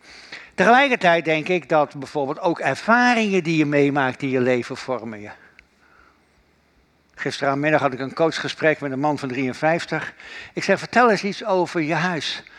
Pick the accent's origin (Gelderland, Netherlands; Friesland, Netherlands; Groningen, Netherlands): Gelderland, Netherlands; Wij zeiden bij ons in de Veluwe altijd, het zit in je bloed.